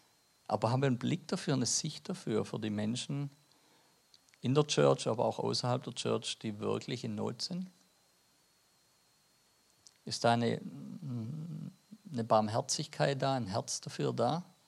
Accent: Ludwigsburg, Baden-Württemberg, Germany; accent: Swabian; now in Schwäbisch Hall, Germany; Also wie man hört, ich bin ja Schwabe, ich komme ursprünglich aus Ludwigsburg, sonst hat es nach Schwäbisch Hall verschlagen

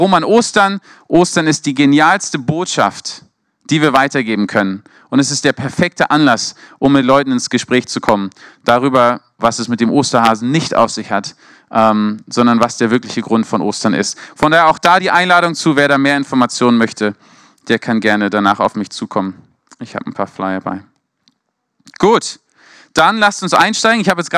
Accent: Berlin, Germany; also born or lived in London; now in Mosbach, Germany; Ich bin Berliner. Berlin, London, Mosbach.

